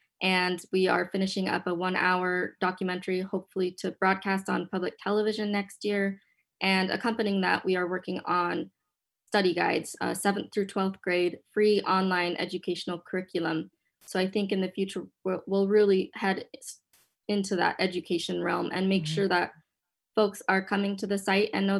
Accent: Boise, Idaho, United States; You know, I was raised in Boise and Hanako was as well, and both being of, you know, Japanese American ancestry, we both didn't learn about this history until college.

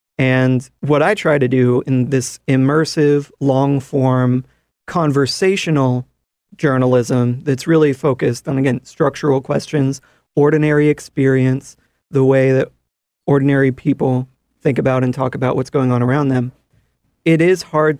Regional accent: Chattanooga, Tennessee, United States; I'm from Chattanooga, and maybe part of what set me off in that direction of wanting to find some resolution and ways to come together and ways to envision the future was really built into me by growing up here.

